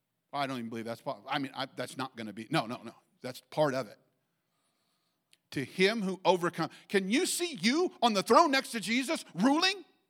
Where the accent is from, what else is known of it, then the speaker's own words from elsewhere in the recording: Illinois, United States; And I'm a flatlander from Illinois, where you go from point A to point B in a relatively straight line.